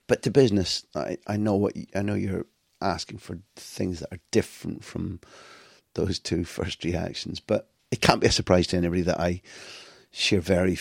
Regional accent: United Kingdom; I've got a good working knowledge of Italy and Germany and France, but I grew up in Britain

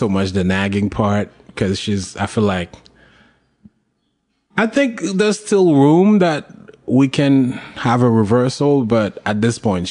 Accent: Haiti; Well, not move as in go and live there, but I do want to make a couple of things happen because I found this thing and I think it's great and I see a lot of talent. I would love to introduce it to Haiti.

